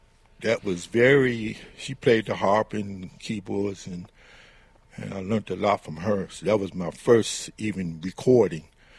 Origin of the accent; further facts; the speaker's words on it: Detroit, Michigan, United States; born there; Well, I was born in Detroit, so, and then too, I'm not real good at communicating by talking, really.